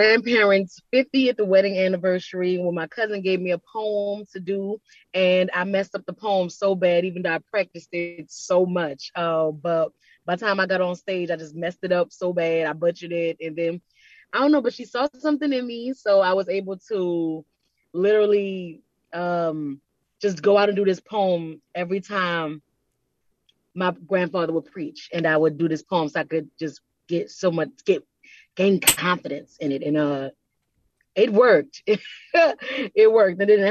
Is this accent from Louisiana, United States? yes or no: yes; New Orleans, Louisiana, United States; I mean, growing up in New Orleans public schools, you know, at times it's just not the easiest day.